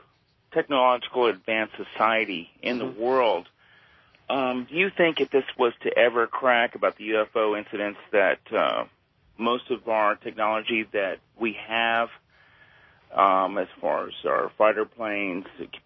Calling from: San Antonio, Texas, United States; I'm calling from San Antonio, Texas. Nothing's really happening down here in the sky except a couple satellites buzzing by once in a while.

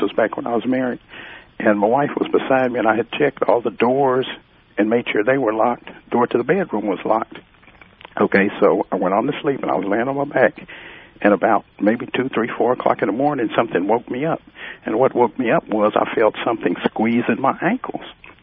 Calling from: El Reno, Oklahoma, United States

